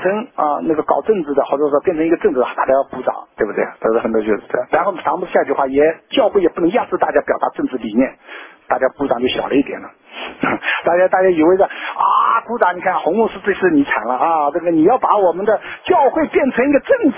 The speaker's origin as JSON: {"language": "Chinese", "country": "China", "said": "我们中国人不能靠简单的学西方"}